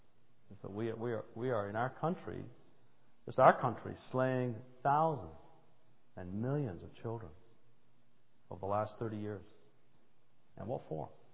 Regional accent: England, United Kingdom; growing up in England

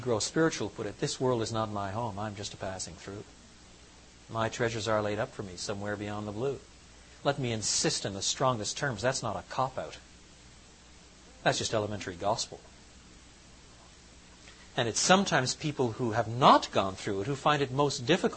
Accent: Quebec, Canada; I was brought up in French Canada, and I can no more say genre than I can say foyer.

